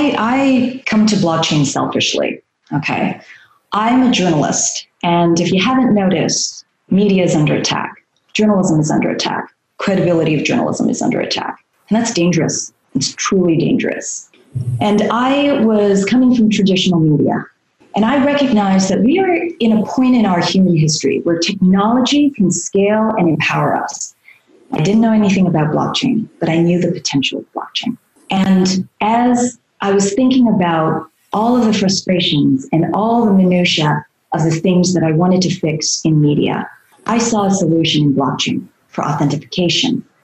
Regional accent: Toronto, Ontario, Canada; also born or lived in Hong Kong; Look, I was born in Hong Kong, but I was raised in Canada. I was 2 years old when our family moved to Toronto, Canada.

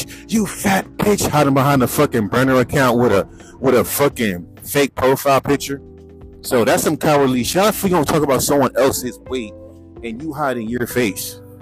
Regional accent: California, United States; I'm from California and this bitch is stupid.

